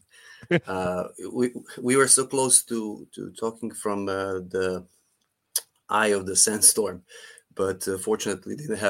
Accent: Serbia; I'm from Serbia, so yeah.

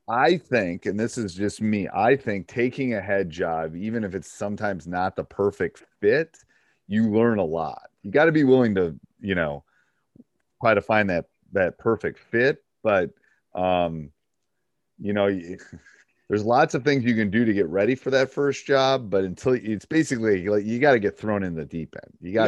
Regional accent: Madison, Wisconsin, United States; I mean, I was from Madison.

